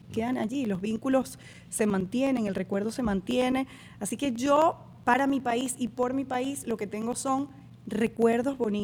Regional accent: Venezuela; moved away as an adult; nosotros hace casi 5 años salimos de Venezuela, es ver la migración como un viaje transformador.

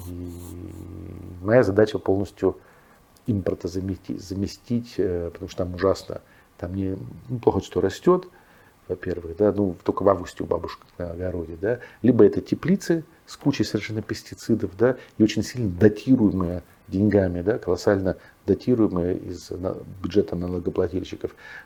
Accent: Lake Baikal area, Russia; moved away as an adult; я приехал на малую родину, я родился на Байкале, вырос, 18 лет уехал

